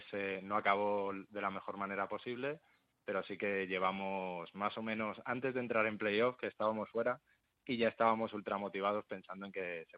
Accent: Madrid, Community of Madrid, Spain; Como yo, que soy de Madrid

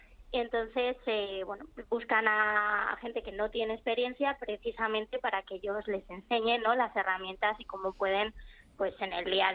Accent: Móstoles, Community of Madrid, Spain; De Móstoles.

